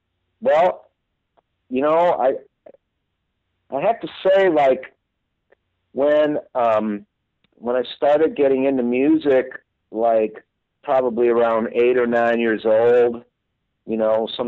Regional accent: Chicago, Illinois, United States; that was the stuff that I grew up on the Northwest Side in Chicago, which is a very blue collar neighborhood.

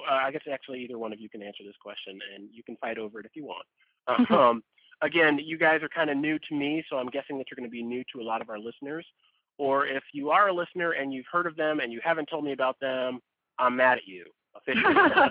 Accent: United States; but I'm an American, so of course I don't know what's going on in your countries because we're ignorant over here.

